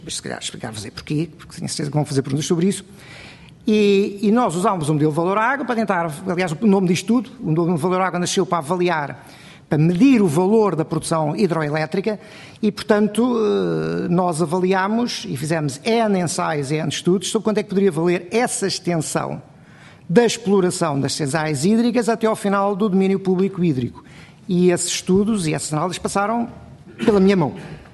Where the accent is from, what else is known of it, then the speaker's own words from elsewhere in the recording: Portugal; como português, como consumidor.